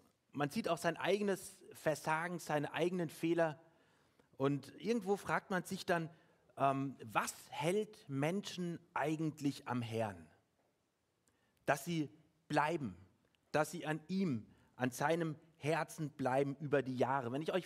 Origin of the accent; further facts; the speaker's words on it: Frankfurt am Main, Hesse, Germany; now in Austria; Aber ich bin halt in Frankfurt am Main groß geworden, meine Eltern sind in Deutschland geblieben und ich bin nach Jahren wieder zurückgekommen und jetzt lebe ich hier